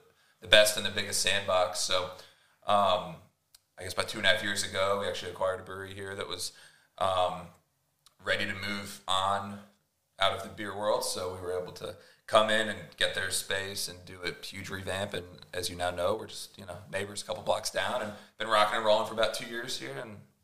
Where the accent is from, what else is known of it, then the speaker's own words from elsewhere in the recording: Chapel Hill, North Carolina, United States; moved away as an adult; also born or lived in Columbus, Ohio; I grew up in North Carolina, grew up in Chapel Hill, went to Duke University, moved up to Columbus, Ohio for about 6 years after college